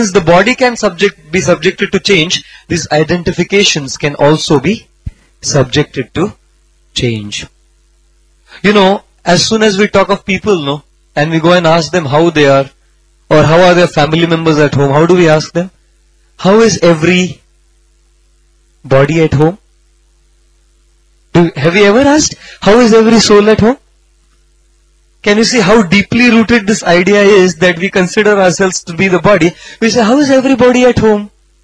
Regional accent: India; No. I am an Indian.

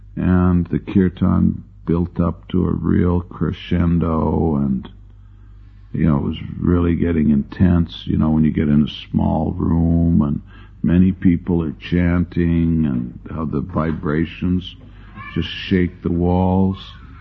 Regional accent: Canada; now in United States; I went to my hometown after I joined in San Francisco, and then I was Canadian in the USA, so I went back to Canada

